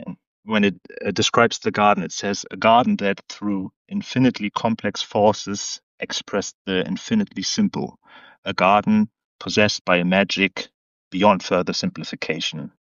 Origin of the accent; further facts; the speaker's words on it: Brandenburg, Germany; English is a second language; I'm from Berlin, or I grew up close to Berlin